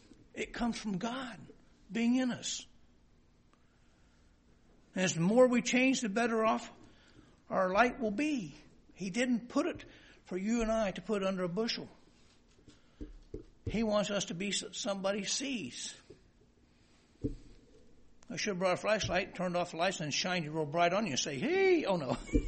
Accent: Ireland; And of course, being the Irish I am, sometimes I don't like it.

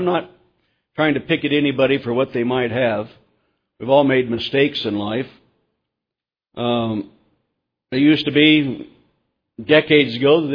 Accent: Wyoming, United States; Now, I come from Wyoming, and in that environment of Colorado, Wyoming, I've seen some rather unusual things that people would do to themselves as well

